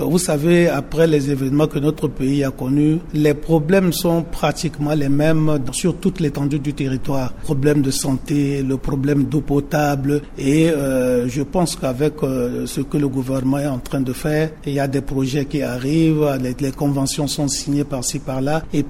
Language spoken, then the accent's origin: French; Central African Republic; Voilà, en tant que centrafricain, on ne peut pas croiser les bras et attendre seulement le gouvernement.